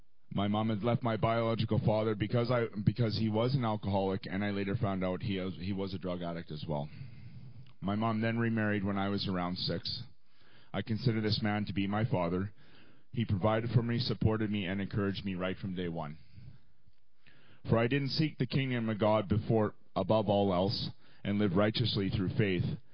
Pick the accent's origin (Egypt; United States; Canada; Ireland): Canada; Edmonton, Alberta; I'm actually from Edmonton. I am 42 years old.